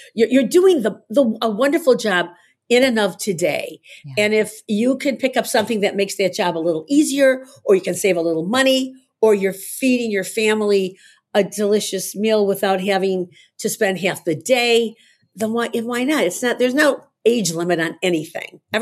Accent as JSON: {"language": "English", "town": "Chicago", "region": "Illinois", "country": "United States", "tie": "born or raised there", "said": "I was born on Central Park, is where it was a family building. So my grandfather bought like a four flat building in Chicago. And so my parents lived in the middle. My grandparents lived up top. It was a total family house."}